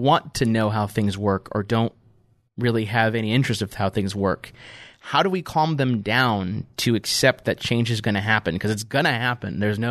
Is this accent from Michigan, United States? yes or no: yes; Grand Blanc, Michigan, United States; also born or lived in Flint; yeah, I was born in Flint. I grew up in Grand Blanc. Like, I grew up in that area.